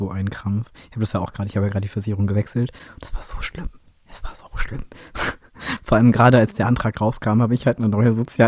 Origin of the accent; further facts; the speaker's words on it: Berlin, Germany; ich komme halt aus Nordwest-Berlin.